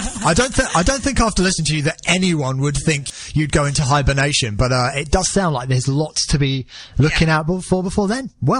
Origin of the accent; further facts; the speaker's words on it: Romford, London, United Kingdom; I'm from Romford, and we're pretty much in the same situation. It's kind of almost like no one wants us. But, hey, we get by. I like being a bit London and a bit Essex.